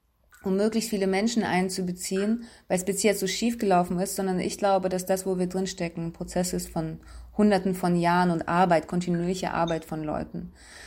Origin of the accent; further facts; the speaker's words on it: Germany; Keine Ahnung, ich bin Deutscher